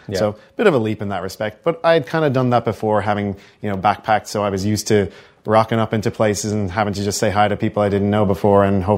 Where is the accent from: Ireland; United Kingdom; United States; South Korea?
Ireland; Dublin, Leinster; moved away as an adult; So I moved here in 2008 from Dublin, Ireland. I had lived there for most of my life. I lived in Australia for a couple of years when I was backpacking after college, but I came here to go to grad school.